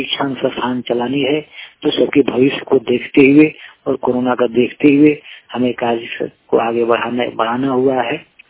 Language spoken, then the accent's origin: Hindi; Jharkhand, India; मैं झारखंड के गुलाम से हूँ।